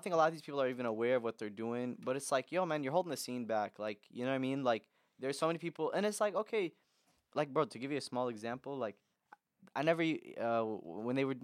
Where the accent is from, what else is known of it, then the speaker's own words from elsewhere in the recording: Rockford, Illinois, United States; also born or lived in Iraq; Like, I'm from Iraq originally. You know what I mean? Like, I grew up Rockford, grew up in, like, started my comedy in Chicago.